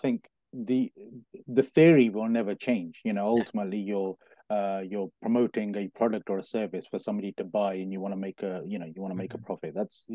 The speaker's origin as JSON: {"language": "English", "town": "Coventry", "region": "West Midlands", "country": "United Kingdom", "tie": "born or raised there", "also_born_or_lived": "London", "said": "I was born in Coventry, born and bred in Coventry. Spent my life here until I moved to London and started a marketing degree."}